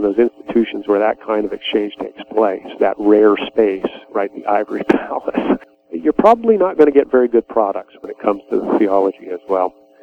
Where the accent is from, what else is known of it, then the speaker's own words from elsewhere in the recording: United States; now in United Kingdom; as an American living in Britain